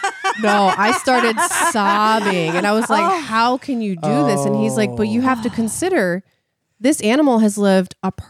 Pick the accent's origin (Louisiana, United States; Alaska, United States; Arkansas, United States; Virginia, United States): Virginia, United States; born there; No. So I was born in Virginia.